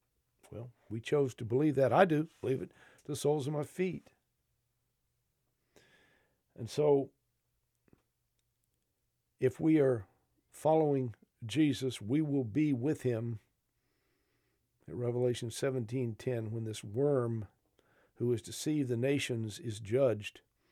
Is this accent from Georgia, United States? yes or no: yes; Macon, Georgia, United States; And I come from Macon, Georgia, and my dad had was part of four sons, and they were all in the military.